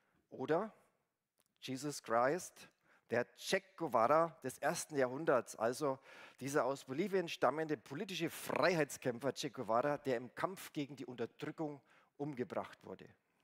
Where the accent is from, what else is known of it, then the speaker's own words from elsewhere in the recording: Bayreuth, Bavaria, Germany; Ich komme nämlich aus Bayreuth, Oberfranken